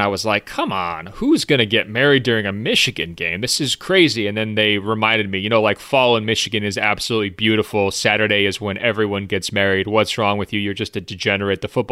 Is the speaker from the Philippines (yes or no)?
yes; Philippines; In my home country of the Philippines, everyone would have been jumping up and down with me, but I happen to live in a country where netball is a thing.